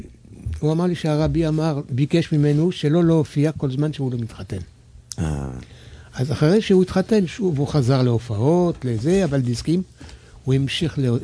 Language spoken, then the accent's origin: Hebrew; Nice, Provence-Alpes-Côte d'Azur, France; moved away as an adult; now in Israel; אני נולדתי שמה, גדלתי שמה, עליתי לארץ בגיל 35.